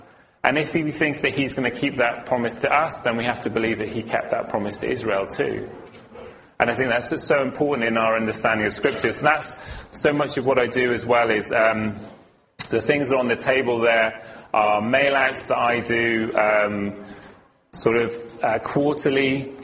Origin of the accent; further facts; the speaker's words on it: Wales, United Kingdom; now in South East England; I'm not from the southeast originally. I'm from Wales. So it's a bit of a shock to find myself this far south and this far east.